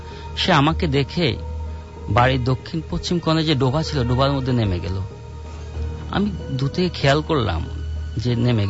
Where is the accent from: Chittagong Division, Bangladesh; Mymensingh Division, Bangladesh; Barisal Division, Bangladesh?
Chittagong Division, Bangladesh; Gobindapur; now in Dhaka, Bangladesh; আমার বাড়ি ফেনী জেলার দাগনভূঞা থানার গোবিন্দপুর গ্রামে। আমি এসেছি ঢাকা নয়াপল্টন থেকে।